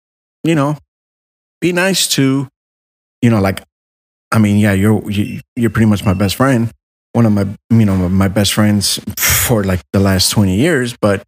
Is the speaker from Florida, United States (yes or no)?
yes; Miami, Florida, United States; Like growing up in Miami and my family's house and all that stuff, my uncle he used charcoal